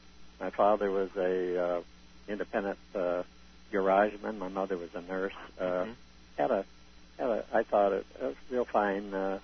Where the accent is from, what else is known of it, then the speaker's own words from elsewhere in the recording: Muskegon, Michigan, United States; I was born in Muskegon, Michigan.